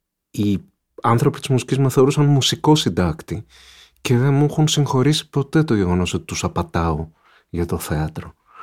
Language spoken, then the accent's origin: Greek; Mani, Peloponnese, Greece; είμαι ένας κριτικός από τη Μάνη